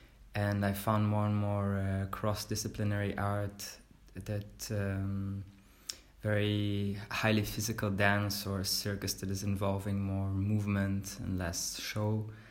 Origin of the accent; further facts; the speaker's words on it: Northern District, Israel; also born or lived in Central Israel; I come from Israel. I was born in a small kibbutz in the north, and around high school I moved to the center of Israel.